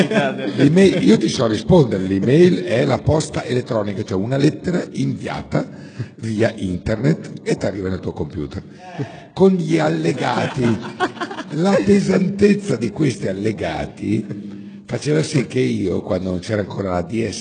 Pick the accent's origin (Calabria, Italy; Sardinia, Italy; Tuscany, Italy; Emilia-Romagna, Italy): Emilia-Romagna, Italy; Pieve di Cento; io vengo anch'io da un paese di campagna, se venivi a Pievedicento, il mio paese, facevi questa spiegazione, eri bravo